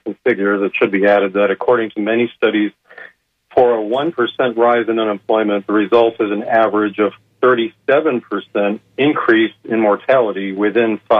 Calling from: Clearwater, Florida, United States; Good morning, gentlemen. … Clearwater.

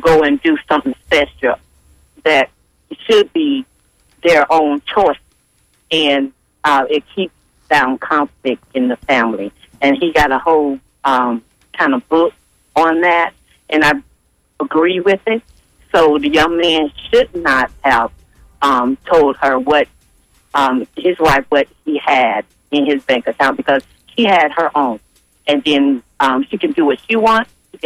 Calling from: Tampa, Florida, United States; I'm calling from Tampa.

